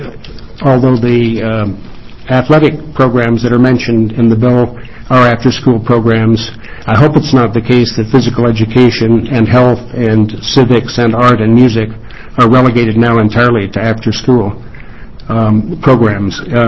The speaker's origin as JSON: {"language": "English", "town": "Portland", "region": "Oregon", "country": "United States", "said": "I'm from Portland, and I'm appearing as a concerned citizen."}